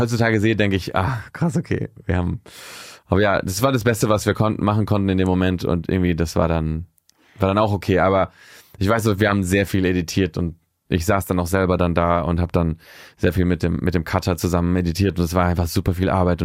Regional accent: Barcelona, Catalonia, Spain; Das war halt in der Costa Brava, da wo ich auch aufgewachsen bin in Spanien, in Barcelona.

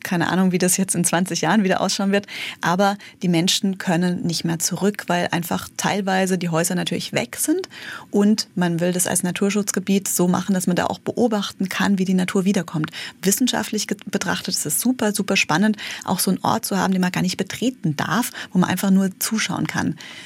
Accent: Enkenbach-Alsenborn, Rhineland-Palatinate, Germany; Ich komme aus Enkenbach-Alsenborn, ein kleines Dorf in der Pfalz.

